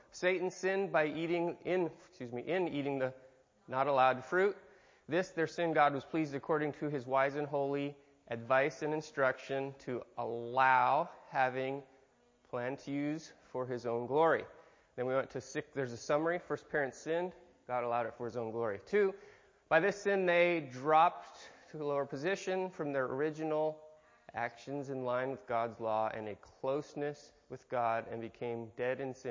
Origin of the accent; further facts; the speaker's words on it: Detroit, Michigan, United States; The Attica prison riot, my hometown, Detroit, September 9th.